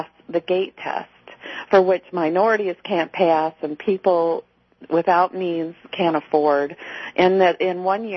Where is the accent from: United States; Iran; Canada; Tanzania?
United States; Detroit, Michigan; I grew up in Detroit and subsidizing housing from a single mom, and I was able to go to college because of student loans